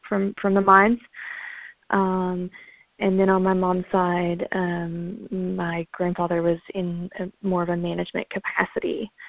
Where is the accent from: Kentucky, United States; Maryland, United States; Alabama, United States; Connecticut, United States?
Kentucky, United States; Pikeville; And even though I'm from Pikeville, which has managed to kind of grow and prosper during this really difficult time, you can still see the effects.